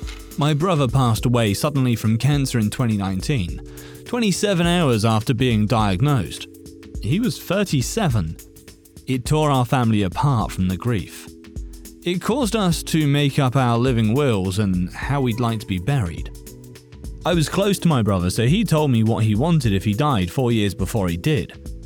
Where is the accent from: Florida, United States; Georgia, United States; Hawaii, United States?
Hawaii, United States; He's from the Caribbean. I grew up in Hawaii. My mum is American.